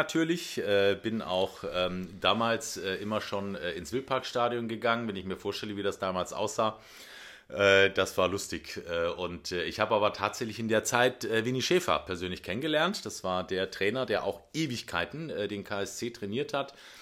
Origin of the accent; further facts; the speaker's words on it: Karlsruhe, Baden-Württemberg, Germany; moved away as an adult; now in Hamburg, Germany; Ich bin 1991 von Karlsruhe hier nach Hamburg gezogen.